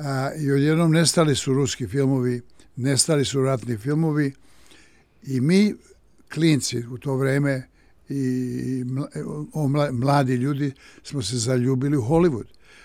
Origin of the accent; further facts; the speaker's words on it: Belgrade, Serbia; ja sam odrastao u Beogradu i odrastao sam da gledam većinom ratne filmove.